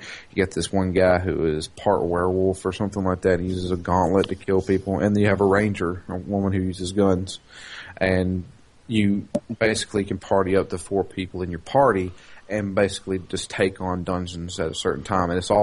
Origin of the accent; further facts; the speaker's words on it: United States; You see, I'm an American, and you boot me from your lobbies and ban me